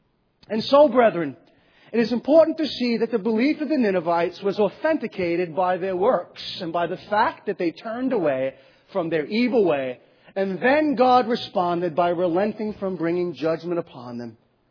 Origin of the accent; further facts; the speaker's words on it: United States; the kind of person that if I go outside of the country, they're going to know pretty quickly that I'm an American.